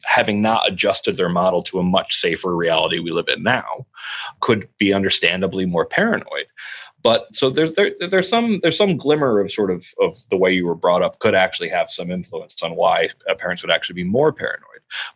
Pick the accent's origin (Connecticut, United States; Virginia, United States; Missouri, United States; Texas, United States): Connecticut, United States; Newtown; since I grew up in near Newtown, Connecticut